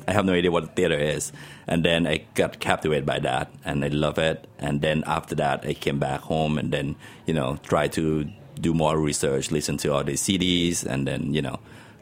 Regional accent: Thailand; English is a second language; I'm originally from Thailand. So we've been doing Thai food.

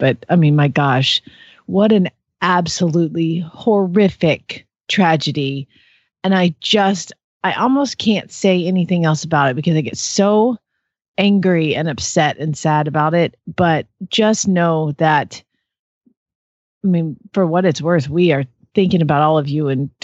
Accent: Phoenix, Arizona, United States; from Phoenix, Arizona

